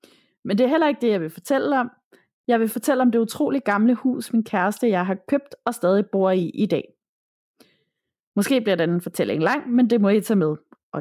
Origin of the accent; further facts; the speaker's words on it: North Denmark Region, Denmark; moved away as an adult; Jeg er en pige på 27 år, som er født og opvokset i det mørke Nordjylland. Men i 2018 flyttede jeg til Sjælland for at være sammen med min kæreste.